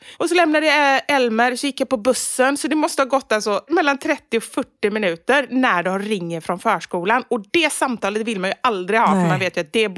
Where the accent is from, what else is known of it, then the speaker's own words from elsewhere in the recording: Gothenburg, Västra Götaland County, Sweden; accent: Gothenburg dialect; now in Stockholm, Sweden; Och det har varit lite samma med min dialekt. Sen jag flyttade upp till Stockholm så bara, nej men gud, jag kan inte prata så mycket göteborgska.